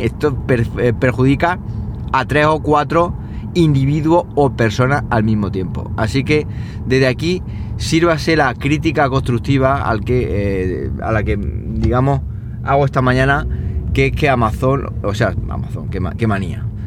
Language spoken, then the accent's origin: Spanish; Linares, Andalusia, Spain; me trasladen a Linares, porque obviamente mi deseo es volver a mi tierra a trabajar ahí, es decir, a estar lo más cerquita posible de casa.